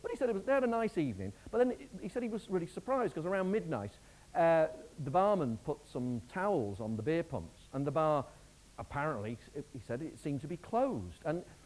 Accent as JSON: {"language": "English", "town": "Warrington", "region": "North West England", "country": "United Kingdom", "tie": "born or raised there", "said": "I grew up in Warrington with an Irish Catholic mother and an English Protestant father. Quite an interesting place to be."}